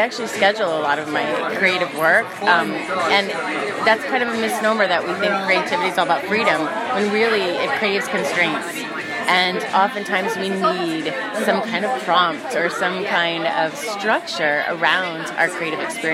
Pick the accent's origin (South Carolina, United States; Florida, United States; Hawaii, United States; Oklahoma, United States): Hawaii, United States; since I'm from Hawaii, talking about lava, since we've had a lot of lava